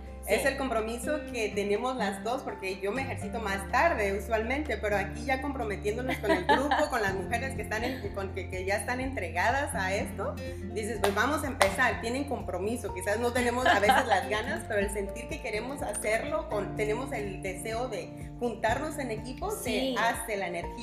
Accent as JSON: {"language": "Spanish", "town": "Zihuatanejo", "region": "Guerrero", "country": "Mexico", "tie": "born there", "said": "Nací en Guerrero, en Ixtapas, Zihuatanejo."}